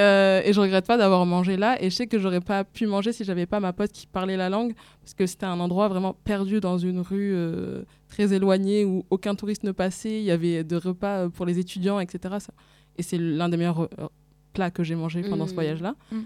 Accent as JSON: {"language": "French", "country": "Comoros", "lives_now": "France", "said": "parce que moi je suis comorienne, mais je suis pas allée souvent, ça coûte hyper cher."}